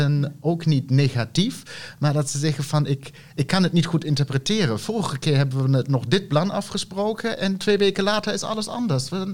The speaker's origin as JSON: {"language": "Dutch", "country": "Germany", "said": "zeg ik zelf als Duitser"}